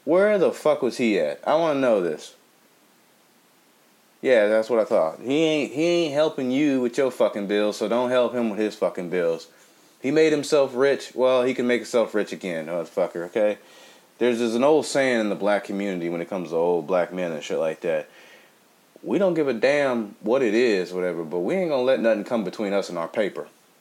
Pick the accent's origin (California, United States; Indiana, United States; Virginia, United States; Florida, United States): California, United States; Compton; You know, I'm from Compton. I went to Dominguez High.